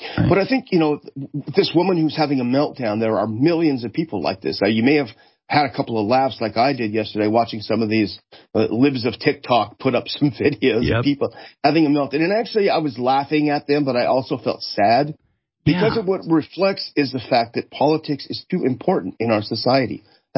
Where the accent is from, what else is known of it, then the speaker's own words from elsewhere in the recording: United States; I'm an American and we don't have that.